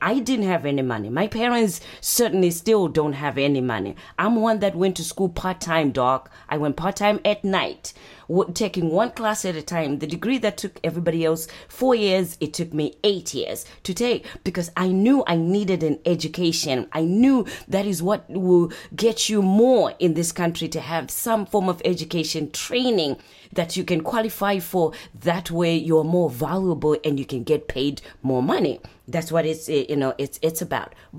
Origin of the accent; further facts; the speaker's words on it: Zimbabwe; now in United States; See, I'm originally from Zimbabwe, as you know.